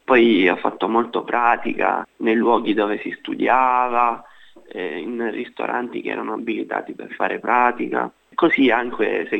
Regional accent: Lipari, Sicily, Italy; moved away as an adult; now in Australia; Sono siciliano, di origine esattamente le isole Eolie, l'isola di Lipari.

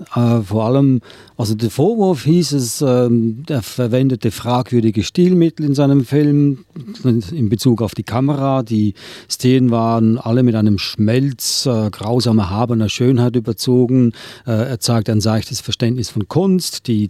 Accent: Switzerland; Ich bin Schweizer

